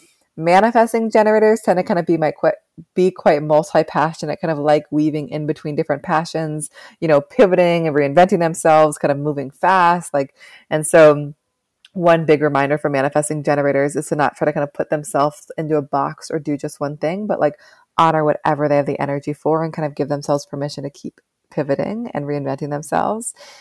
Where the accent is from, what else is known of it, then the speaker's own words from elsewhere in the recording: West Coast, United States; now in New York, United States; And I'm from the West Coast. I love the West Coast. I will forever love the West Coast.